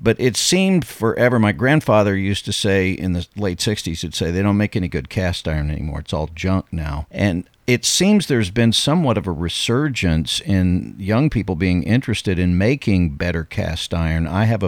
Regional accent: Texarkana, United States; I grew up near the Red River as well, up near Texarkana.

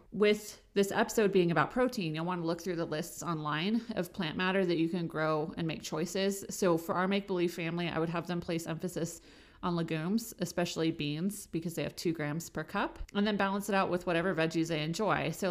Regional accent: Oregon, United States; So I'm from Oregon, where hazelnuts are grown like

